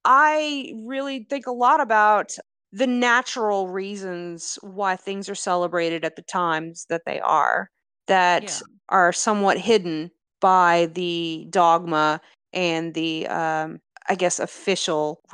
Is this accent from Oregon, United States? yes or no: no; Louisiana, United States; we're Cajun. We celebrate everything.